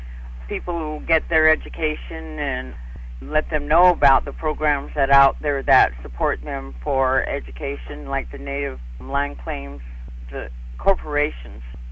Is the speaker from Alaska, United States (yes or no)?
yes; Hoonah, Alaska, United States; I'm from the Dukdane Tong clan out of Huna, where my mother is from.